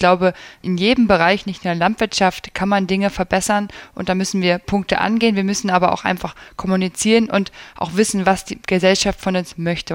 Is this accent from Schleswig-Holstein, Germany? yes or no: yes; Stockelsdorf, Schleswig-Holstein, Germany; Genau, das ist ein bisschen nördlich von Lübeck, Gemeinde Stockelsdorf. Dort ist der Betrieb, auf dem ich aufgewachsen bin, ein für Sie wahrscheinlich großer Ackerbaubetrieb mit um und bei 400 Hektar, mit einem Standort in Ostholstein und einem Standort aber auch in Mecklenburg, aber nah beieinander.